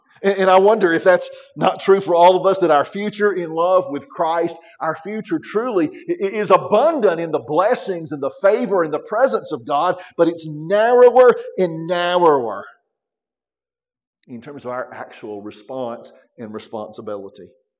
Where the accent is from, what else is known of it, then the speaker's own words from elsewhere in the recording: Leslie, United States; A few months ago, I went back to Leslie, my hometown, and I buried my Uncle Howard.